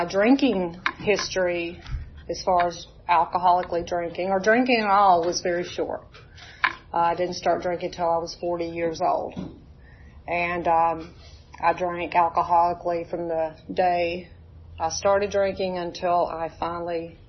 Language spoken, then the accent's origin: English; Huntsville, Alabama, United States; born there; I was born in Huntsville, Alabama in 1951.